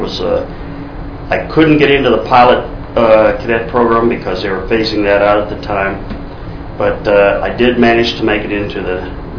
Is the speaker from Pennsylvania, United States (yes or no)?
yes; Punxsutawney, Pennsylvania, United States; also born or lived in Big Run; I was born in Big Run, Pennsylvania, which is about 100 miles northeast of Pittsburgh, 7 miles away from Punxsutawney, which is home of the groundhog. I grew up and graduated from Punxsutawney High School in 1958.